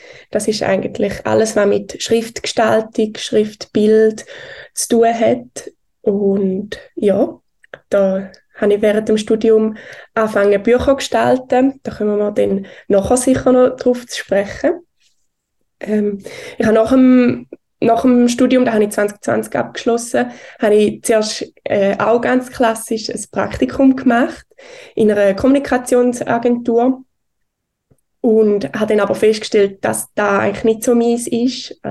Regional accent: Schaffhausen, Switzerland; ich habe meine Wurzeln in Schaffhausen. Ich bin in Schaffhausen geboren und aufgewachsen und wohne jetzt auch wieder da.

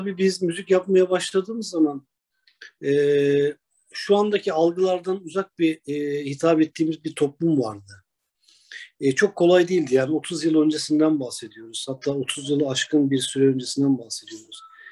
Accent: Istanbul, Turkey; İstanbul'da doğdum, büyüdüm. İlkokulu, liseyi, üniversiteyi Marmara'da, ilahiyatta bitirdim, mezun oldum.

